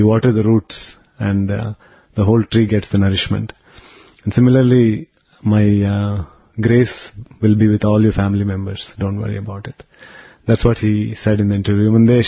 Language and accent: English; Tirupati, Andhra Pradesh, India; he didn't know I'm from Tirupati, or not that he didn't know I was a Telugu person